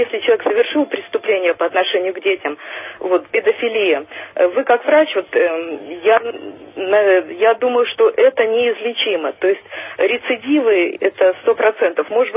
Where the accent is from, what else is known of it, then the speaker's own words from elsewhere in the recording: Balashikha, Moscow Oblast, Russia; я из Балашихи